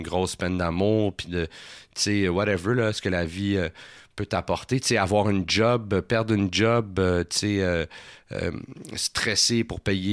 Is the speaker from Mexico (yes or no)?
no; Laval, Quebec, Canada; also born or lived in Montreal; Je suis né à Montréal, mais à l'adolescence, j'ai habité pendant un bout de temps à Laval, tu sais.